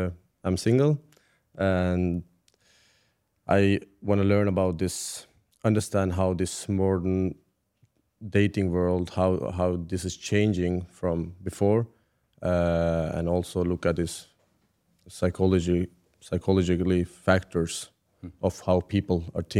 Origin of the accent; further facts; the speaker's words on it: Norway; now in Dubai, United Arab Emirates; I'm based in Norway, born and raised in Norway. I have my roots from Pakistan, currently doing my master in international business, started in Boston, now in Dubai.